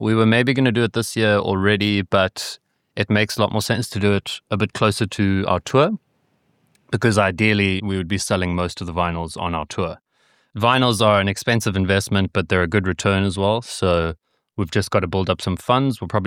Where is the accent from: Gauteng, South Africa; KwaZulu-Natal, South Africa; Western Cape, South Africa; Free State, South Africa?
Western Cape, South Africa; Cape Town; Because the three of us are the same age. We're all born in 96. We've raised from Durban, Steve is from Joburg, and I'm from Cape Town.